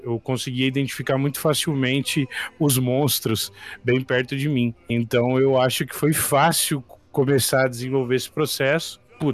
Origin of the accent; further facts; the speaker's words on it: Bebedouro, São Paulo, Brazil; Eu sou de Bebedouro, uma cidade do interior de São Paulo, cidadezinha pequena na região de Ribeirão.